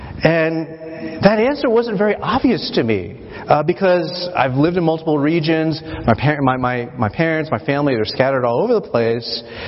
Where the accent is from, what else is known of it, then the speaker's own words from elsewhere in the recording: Lawrence, Kansas, United States; born there; I might say that I was born in Lawrence, Kansas, but sometimes that requires even more explanation. And sometimes I give them what they really want. I was born here, but my parents are from Taiwan.